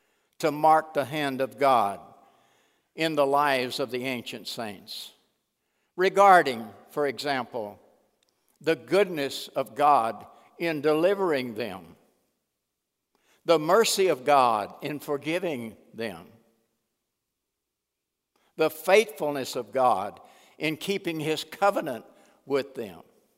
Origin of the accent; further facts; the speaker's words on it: Bogota, Texas, United States; born there; also born or lived in Houston; I was born in East Texas, Bogota. Everybody wants to go there. You know, and it's a wonderful little town of about 800. And I was living in Houston then.